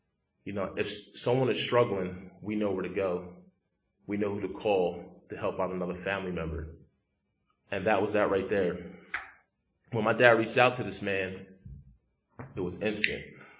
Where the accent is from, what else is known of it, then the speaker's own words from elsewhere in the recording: Pottstown, Pennsylvania, United States; I grew up in Pottstown.